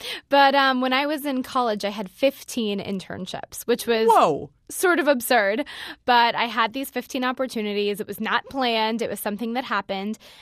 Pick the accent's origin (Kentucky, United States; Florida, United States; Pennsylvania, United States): Florida, United States; I was going to school in Florida. I'm from Florida.